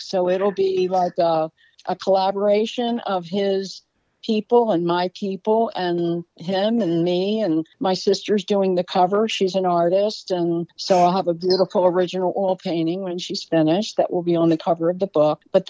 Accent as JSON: {"language": "English", "town": "Baltimore", "region": "Maryland", "country": "United States", "accent": "Baltimore", "said": "Because I think it's a local story. I'm a local person. I got my Balmer accent."}